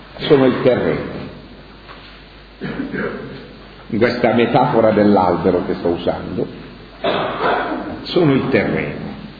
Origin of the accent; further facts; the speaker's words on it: Apulia, Italy; noi siamo, la maggior parte di noi siamo pugliesi, forse tutti.